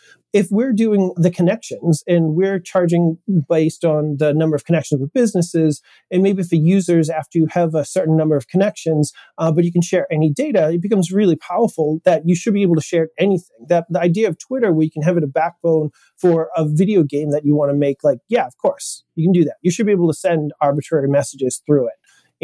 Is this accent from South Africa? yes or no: no; Massachusetts, United States; I have an ID that's been issued from my home state of Massachusetts